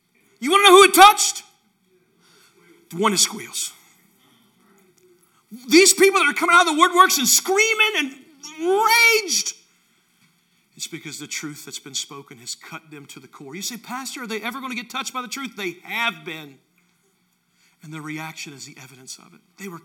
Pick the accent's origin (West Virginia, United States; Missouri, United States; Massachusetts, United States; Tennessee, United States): West Virginia, United States; My dad, again, I came from West Virginia. We have sayings for everything.